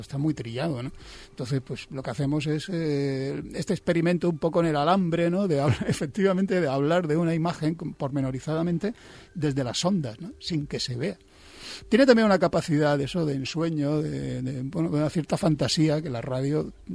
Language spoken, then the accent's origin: Spanish; Almería, Andalusia, Spain; Vengo de la luz plenisolar del sur, ¿sabes? Y además, bueno, yo soy de Almería en concreto